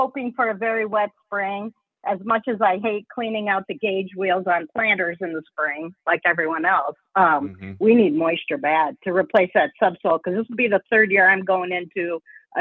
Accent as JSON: {"language": "English", "region": "Iowa", "country": "United States", "said": "I'm from Northern Iowa. That's another day on the farm up here."}